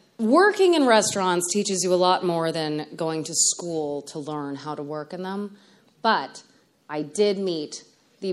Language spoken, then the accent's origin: English; Menands, New York, United States; So I'm from Menands. And I grew up just outside of downtown Albany. I went to Loudonville Elementary and Albany Academy.